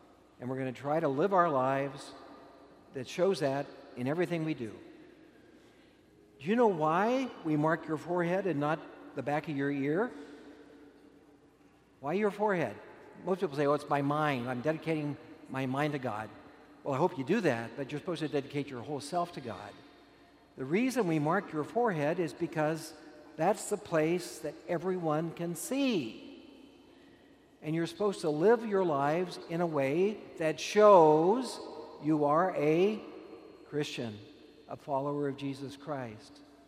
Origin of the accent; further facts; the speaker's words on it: Kansas, United States; born there; I was born in Kansas. Was anybody here born in Kansas?